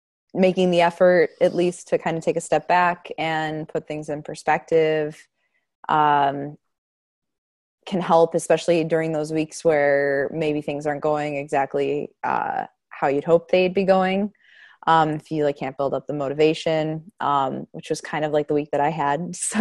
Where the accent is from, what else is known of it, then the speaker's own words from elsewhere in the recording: Chicago, Illinois, United States; I'm from Chicago.